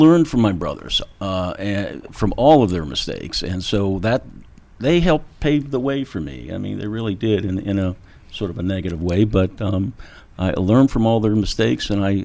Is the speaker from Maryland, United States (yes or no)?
yes; Maryland, United States; I'm from suburban Maryland.